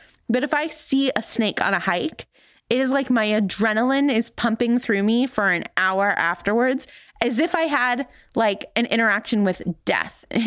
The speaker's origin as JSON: {"language": "English", "region": "California", "country": "United States", "tie": "born or raised there", "said": "Like, I grew up in California and we do have rattlesnakes, right?"}